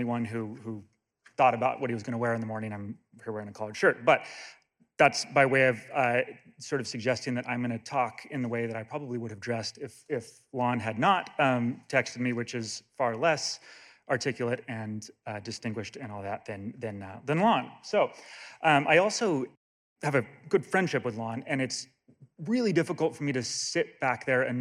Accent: Klamath Falls, Oregon, United States; I grew up in Klamath Falls, which I think is relevant to kind of the part of the story I think that I can add to a little bit

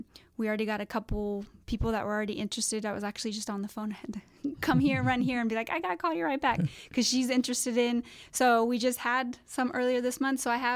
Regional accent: Vacaville, California, United States; So I'm from Vacaville

